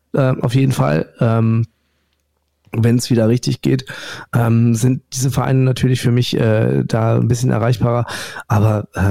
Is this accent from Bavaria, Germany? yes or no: no; Paderborn, North Rhine-Westphalia, Germany; born there; Da ich aber gebürtig aus Paderborn komme, gehe ich mit dem SCP.